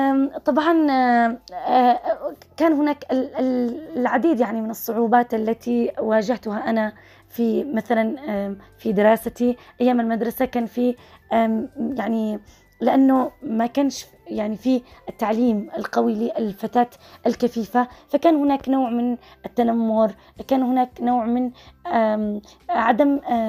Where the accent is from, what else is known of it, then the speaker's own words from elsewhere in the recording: Sanaa, Yemen; born there; من مواليد محافظة صنعاء، أعتبر الثانية بين إخواني وأخواتي،